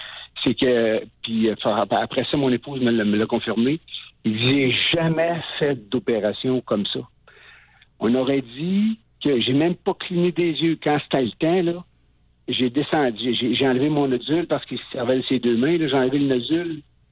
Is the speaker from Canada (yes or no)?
yes; Quebec, Canada; Moi, je suis du Québec, donc...